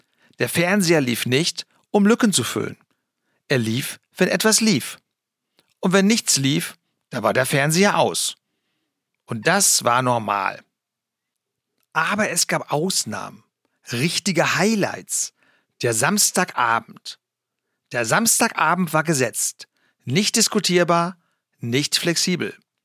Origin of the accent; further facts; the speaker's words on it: Lower Saxony, Germany; Ich bin im Emsland aufgewachsen, auf dem Dorf. Und darauf bin ich auch stolz. Das Emsland Anfang der 70er und 80er Jahre war kein Ort, den man kannte.